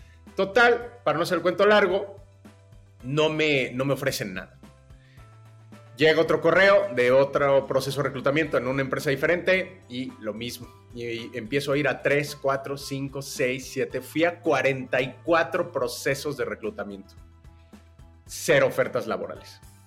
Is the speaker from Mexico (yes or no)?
yes; Mexico City, Mexico; born there; Yo nací en la Ciudad de México y desde muy joven empecé a trabajar.